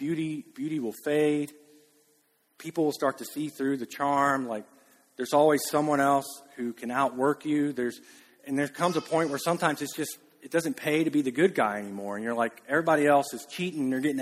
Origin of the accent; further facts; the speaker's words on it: Alabama, United States; It was just Alabama smart, right? Which, I'm from Alabama, I can say that.